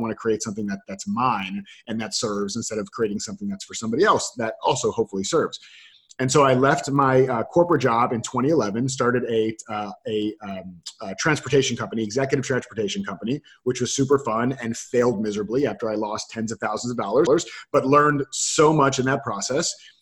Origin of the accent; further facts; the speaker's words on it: Florida, United States; So I grew up, I was born and raised in Florida.